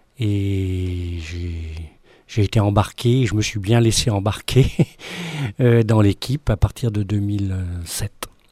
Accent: Cray, France; Moi, je suis originaire de Cray également. Et je suis revenu sur dans la vallée

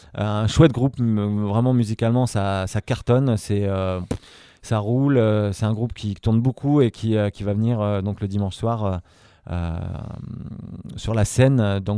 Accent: Hauts-de-France, France; je viens du Nord

